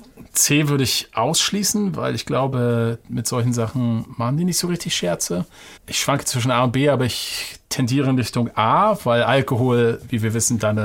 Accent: East Germany, Germany; Ich bin in der DDR aufgewachsen. Da klingt was an. Ich habe auch relativ früh in der Schule Russisch gehabt

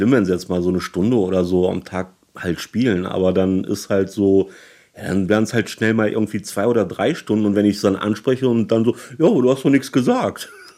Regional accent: Düsseldorf, North Rhine-Westphalia, Germany; moved away as an adult; also born or lived in Berlin; ich komme gebürtig aus Düsseldorf, bin dort geboren und aufgewachsen, bin dann mit Anfang, Mitte 20 so nach Berlin gezogen, habe dort eine Zeit lang gelebt.

